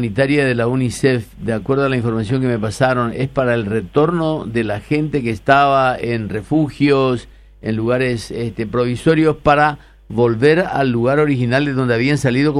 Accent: Paraguay; como paraguayos y sobre todo como habitantes de Asunción

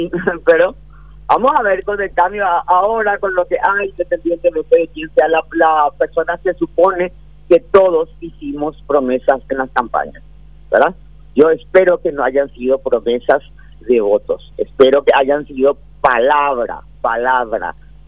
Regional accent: Paraguay

